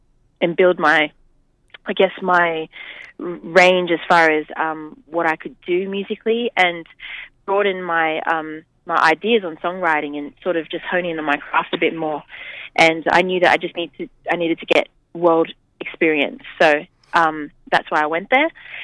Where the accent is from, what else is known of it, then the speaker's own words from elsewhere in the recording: Sydney, New South Wales, Australia; also born or lived in London; I grew up in Sydney. Spent most of my life here. And I spent probably the past 6 years living in London.